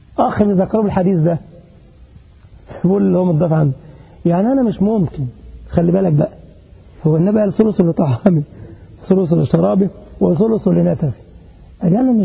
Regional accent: Egypt; كان أخ لسه عندنا في مصر الآن وأنا جاي من الأجازة أهو

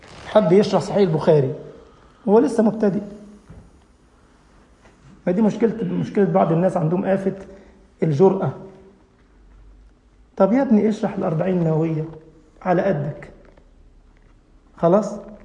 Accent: Egypt; انتوا ما شاء الله انتوا شيوخ اسلام انا بتكلم عن الطلبة عندنا في مصر

